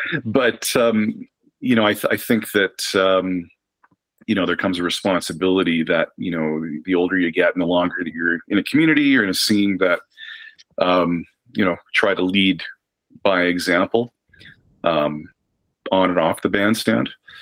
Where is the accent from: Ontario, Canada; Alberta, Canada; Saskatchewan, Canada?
Saskatchewan, Canada; moved away as an adult; now in Montreal, Canada; like I grew up in Saskatchewan, but I moved to Montreal when I was 18.